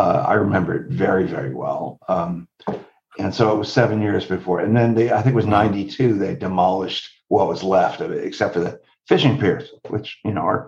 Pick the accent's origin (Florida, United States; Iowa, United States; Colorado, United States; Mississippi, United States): Florida, United States; St. Petersburg; I grew up in St. Petersburg. I was born here.